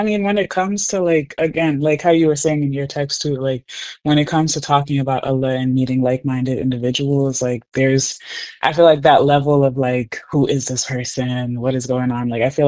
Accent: Michigan, United States; also born or lived in Gambia; I grew up in Michigan. So I was born in Gambia, West Africa. And then I came to America when I was like 2.5, 3 years old.

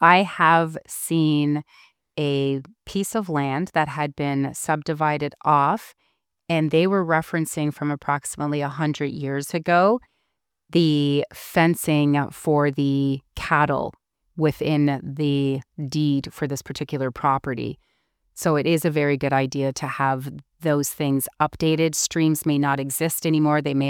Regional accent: Ontario, Canada; I'm originally from Ontario, as you are as well

